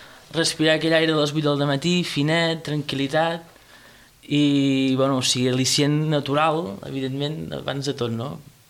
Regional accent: Poblet, Catalonia, Spain; jo soc de Poblet i tal

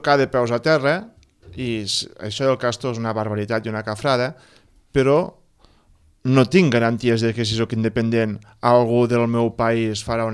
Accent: Catalonia, Spain; o sigui, nosaltres com a catalans

